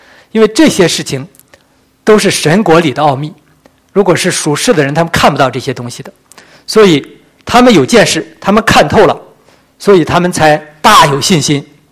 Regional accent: Chifeng, Inner Mongolia, China; 我家乡呢，其实我出生在内蒙赤峰市，内蒙古赤峰市。我小的时候呢，就跟着我当中学老师的妈妈，她老调动工作，就是在一个公社中学干不上四五年五六年，哎，就换另外一个公社，就老在搬家

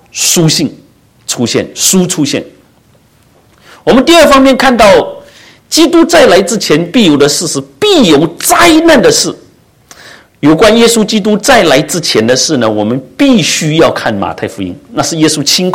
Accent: China; 我们也知道我们中国人来的

